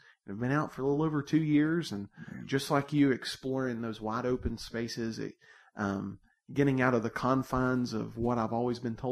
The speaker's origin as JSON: {"language": "English", "region": "Southern United States", "country": "United States", "accent": "Southern", "said": "Very similar. However, I'm not from Pennsylvania. I've got the Southern accent, if you can't already tell."}